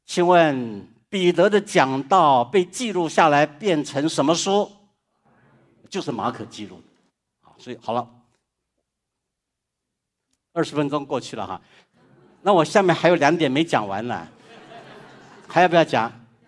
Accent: Fuzhou, Fujian, China; 福州话已经够难懂了，因为我是福州人，我知道。

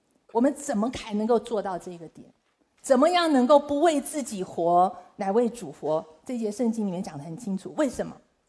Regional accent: China; 那我们中国人，我们看到很多的中国的教会在不同的地方

